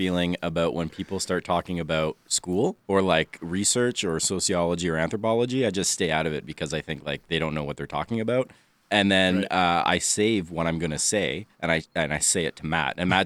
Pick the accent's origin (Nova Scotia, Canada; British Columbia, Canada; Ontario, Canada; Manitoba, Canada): Ontario, Canada; Ottawa; we're from Ottawa, or we record not far from Ottawa. So it's kind of like right in between.